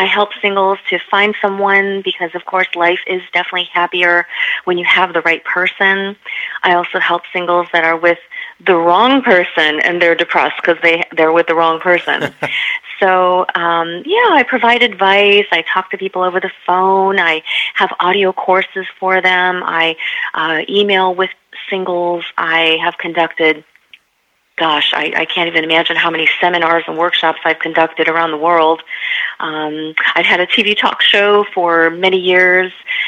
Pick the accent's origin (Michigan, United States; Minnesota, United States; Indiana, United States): Michigan, United States; Detroit; And I'm from the Detroit metropolitan area, right?